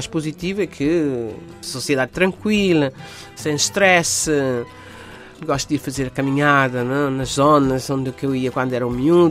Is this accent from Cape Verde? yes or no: yes; São Nicolau, Cape Verde; moved away; Eu saí de São Nicolau, não havia luz, não havia, tínhamos só um enfermeiro, não havia escolas, não havia estradas, não havia telefone, nada disso.